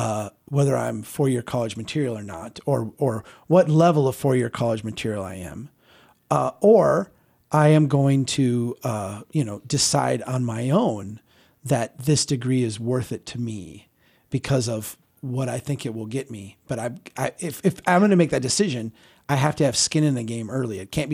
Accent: United States; Because I'm an American.

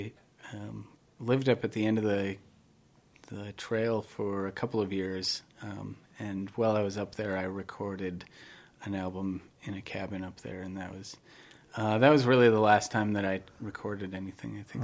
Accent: Minneapolis, Minnesota, United States; No, I grew up in Minneapolis.

